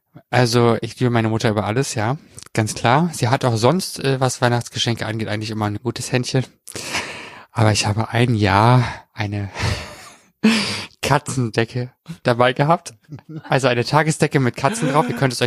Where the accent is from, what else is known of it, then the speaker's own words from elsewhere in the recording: East Germany, Germany; Also ich habe auch immer ganz gerne die Märchen geguckt und bei uns in der DDR wurden ja die sogenannten DEFA-Filme auch gemacht.